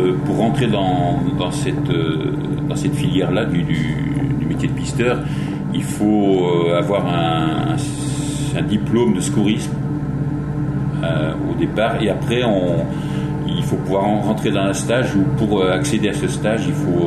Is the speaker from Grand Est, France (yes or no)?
no; Aix-les-Bains, Auvergne-Rhône-Alpes, France; now in Chamonix, France; je suis originaire d'Aix-les-Bains, enfin de pas mal d'Aix-les-Bains. Et donc je suis venu à Chamonix pour faire grimper, et puis j'ai eu le coup de foudre pour cet endroit. Donc voilà, je me suis orienté pour vivre ici à Chamonix.